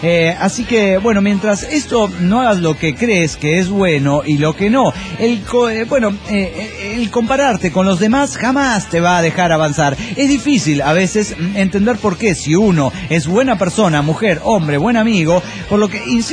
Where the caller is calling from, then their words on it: Guadalajara, Jalisco, Mexico; de Guadalajara, Jalisco, México.